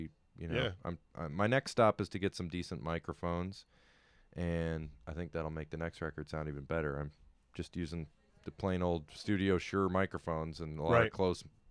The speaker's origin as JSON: {"language": "English", "region": "Michigan", "country": "United States", "said": "I mean, I'm from Michigan. I didn't know Ben."}